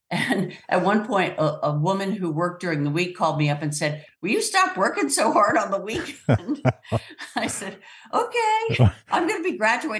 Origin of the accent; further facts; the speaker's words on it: Connecticut, United States; No, I'm from Connecticut.